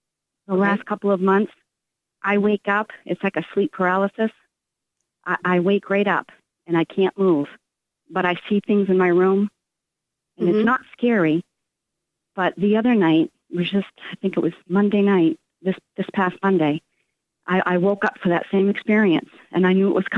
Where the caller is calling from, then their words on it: Brewer, Maine, United States; Yes, I'm from Brewer, Maine.